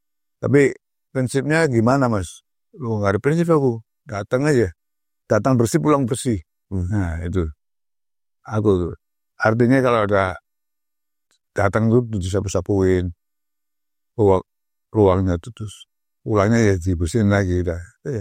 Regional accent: Surabaya, East Java, Indonesia; born there; also born or lived in Yogyakarta; Jadi saya kelahiran Surabaya tapi saya itu merasa sebagai orang Jogja.

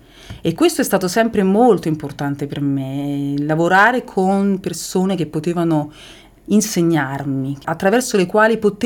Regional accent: Rome, Lazio, Italy; born there; sono nata a Roma.

